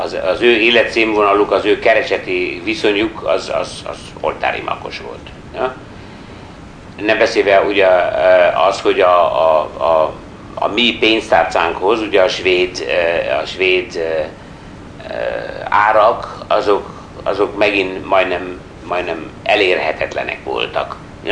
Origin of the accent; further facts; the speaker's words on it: Hungary; büszkék voltunk azért, hogy ugye mi Magyarországról származunk